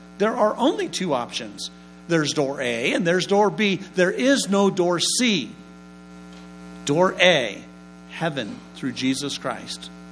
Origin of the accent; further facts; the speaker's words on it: United States; moved away as an adult; now in Sweden; I'm an American. I moved to Sweden. I'm 18 years old. I'm a high school student.